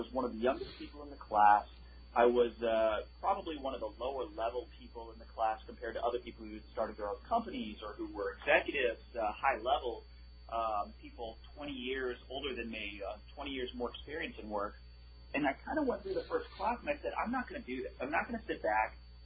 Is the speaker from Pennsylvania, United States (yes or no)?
no; Clearwater, Florida, United States; I'm from Tampa. I'm actually from Clearwater originally, so I boomeranged myself back here after a couple of years.